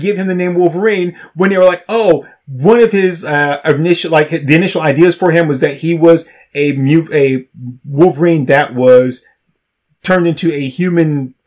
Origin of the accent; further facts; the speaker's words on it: Canada; born there; because I was born here. In the Great North. I was born in Canada.